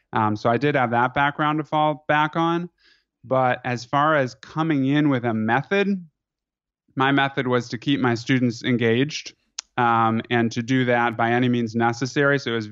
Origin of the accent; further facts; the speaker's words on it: Louisville, Kentucky, United States; also born or lived in Chicago; I'm originally from the Midwest, a town called Louisville, Kentucky, which is most famous for Muhammad Ali and for the Kentucky Derby. But I was born in Chicago and had some roots there.